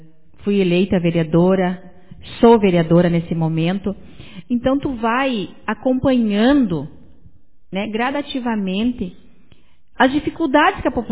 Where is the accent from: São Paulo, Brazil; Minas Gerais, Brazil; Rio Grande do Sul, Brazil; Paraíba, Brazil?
Rio Grande do Sul, Brazil; Iraí; Pessoa, que nem eu, nasci, me criei em Iraí, gosto de Iraí, amo Iraí, brigo por Iraí.